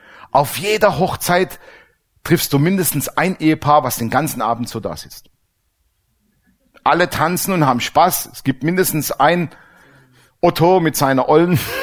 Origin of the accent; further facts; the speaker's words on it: Baden-Württemberg, Germany; Ich komme ja ursprünglich aus dem Schwäbischen.